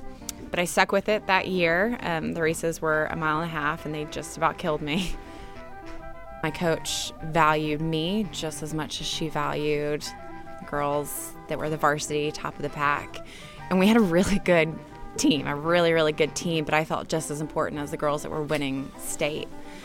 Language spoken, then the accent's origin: English; Nashville, Tennessee, United States; I am 26 years old, and I'm from Nashville, Tennessee.